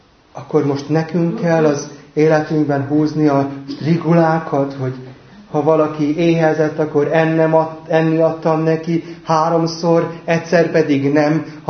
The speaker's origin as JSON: {"language": "Hungarian", "town": "Veresegyház", "region": "Pest", "country": "Hungary", "tie": "born or raised there", "said": "a feleségemmel mi Veresegyházon nőttünk fel"}